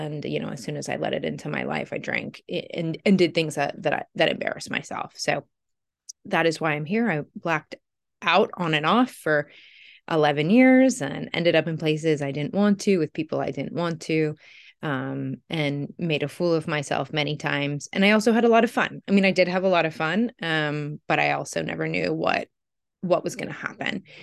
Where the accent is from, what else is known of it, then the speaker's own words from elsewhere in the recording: Los Angeles, California, United States; Yeah, so I live in Los Angeles. I'm from Los Angeles. I'm currently in the house I grew up